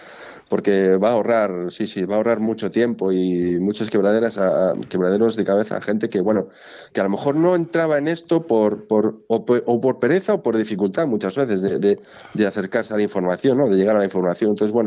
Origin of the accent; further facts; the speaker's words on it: Galicia, Spain; yo creo que, como buen gallego, creo que todo es relativo